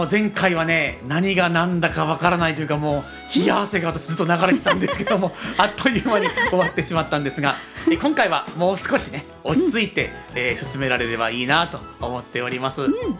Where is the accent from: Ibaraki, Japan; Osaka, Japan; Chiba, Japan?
Osaka, Japan; ずっと生まれ育った大好きな大阪の魅力を皆さんと一緒に味わっていきたいなというふうに思っています